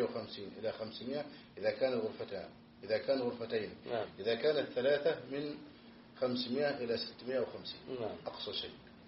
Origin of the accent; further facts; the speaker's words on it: Egypt; إذا كنت موكلا من قبل ولاة الأمور عندنا في مصر